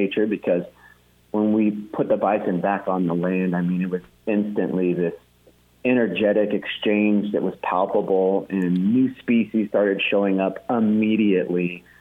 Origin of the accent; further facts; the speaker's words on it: Austin, Texas, United States; We were born and raised in Austin, Texas, so we'd never had exposure to this agrarian lifestyle.